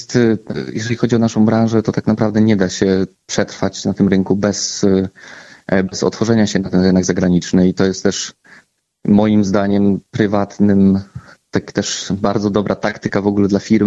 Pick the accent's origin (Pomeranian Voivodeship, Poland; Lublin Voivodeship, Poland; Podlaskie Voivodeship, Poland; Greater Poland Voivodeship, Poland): Podlaskie Voivodeship, Poland; Suwałki; pochodzimy z Suwałk, czyli z tego regionu.